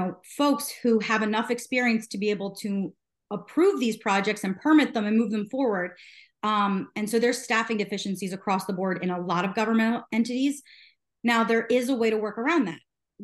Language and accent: English; New Jersey, United States; I grew up in South Jersey, very near that project